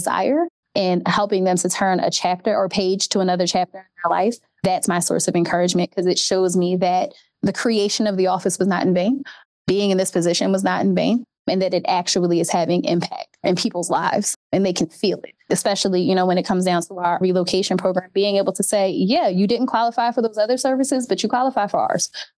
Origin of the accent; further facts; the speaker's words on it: Philadelphia, Pennsylvania, United States; I grew up in Philly. And obviously evident by my appearance before you, I am a Black woman